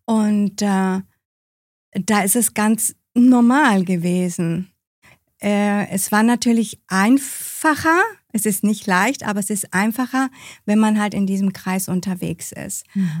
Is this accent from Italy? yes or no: no; Honduras; Ich bin ja im Ausland aufgewachsen.